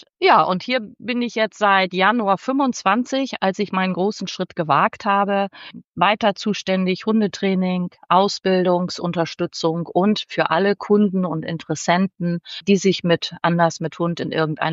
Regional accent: Schleswig-Holstein, Germany; Ich wohne hier oben in Deutschland im schönen Schleswig-Holstein. Zwischen Nordsee und Hamburg habe ich meine Heimat. Also ich bin komplett vom Wasser und umgeben

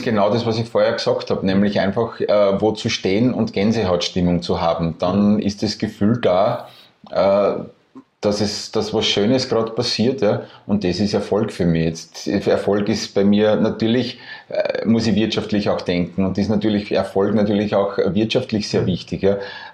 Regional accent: Burgenland, Austria; als Burgenländer im Burgenland Festivalgelände zu suchen.

